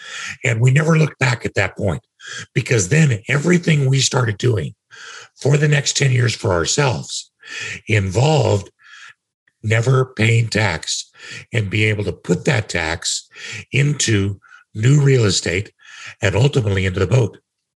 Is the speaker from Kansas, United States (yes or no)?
yes; Kansas, United States; Now, mind you, I'm from Kansas and my wife is from Minnesota and we were living in Denver.